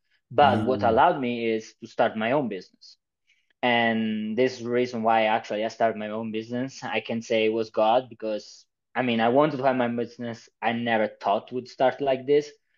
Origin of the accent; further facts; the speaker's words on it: Italy; English is a second language; also born or lived in Switzerland; I'm from Italy originally. That's why you can hear this accent. But I came here about 3-4 years ago for actually the Bible College.